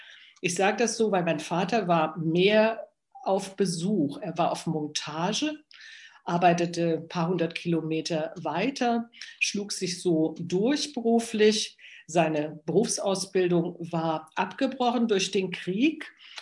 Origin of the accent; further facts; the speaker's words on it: Wetzlar, Hesse, Germany; born there; now in Thuringia, Germany; 1952 an. Da bin ich geboren in Wetzlar, einer anderen Goethestadt. Meine Eltern wohnten dort in der Nähe, in dem kleinen Städtchen Braunfels.